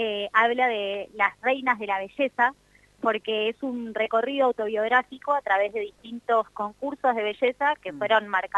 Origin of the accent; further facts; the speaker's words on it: Valle Viejo, Catamarca, Argentina; also born or lived in Buenos Aires; Yo nací en Buenos Aires, pero viví en Catamarca durante toda mi infancia y mi adolescencia. Mi familia todavía vive ahí. Y nosotros vivíamos en Valle Viejo, que es muy cerquita de la capital.